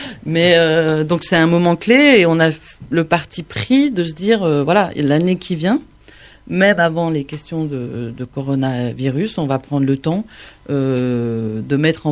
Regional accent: Bourgogne-Franche-Comté, France; also born or lived in Paris; je suis bourguignonne de Bourgogne du Sud.

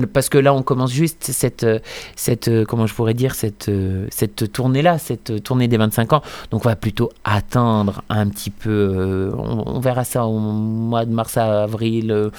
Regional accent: Pays de la Loire, France; à Saint-Paul-du-Bois, dans le Maine-et-Loire. juste à quelques kilomètres de là où j'ai grandi

